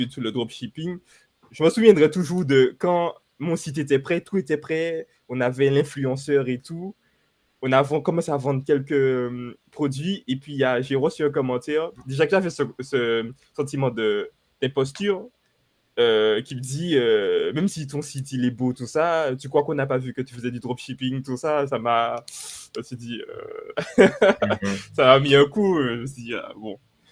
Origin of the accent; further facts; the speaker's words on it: Martinique, France; je suis originaire que de Martinique